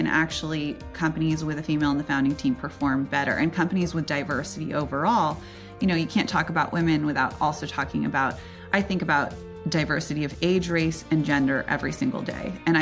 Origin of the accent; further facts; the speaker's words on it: California, United States; I grew up in Silicon Valley around entrepreneurs and investors.